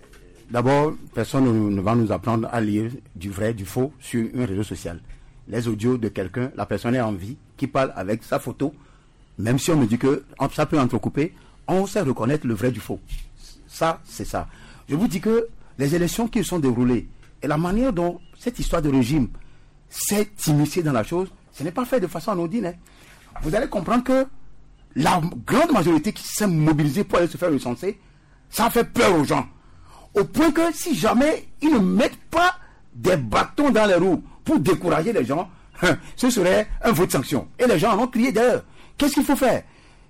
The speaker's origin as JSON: {"language": "French", "country": "Togo", "said": "Je suis Togolais après tout."}